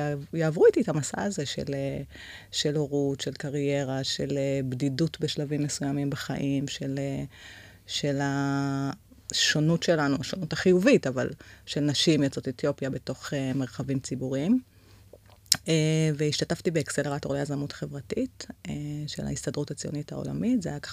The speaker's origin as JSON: {"language": "Hebrew", "town": "Krayot", "region": "Haifa District", "country": "Israel", "tie": "born there", "said": "ונולדתי בקריות. אני בוגרת תואר שני כאן של אוניברסיטת תל אביב במדיניות ציבורית. התואר ראשון עשיתי באוניברסיטת חיפה. זהו, גרה בראשון לציון, אמא לשתי בנות."}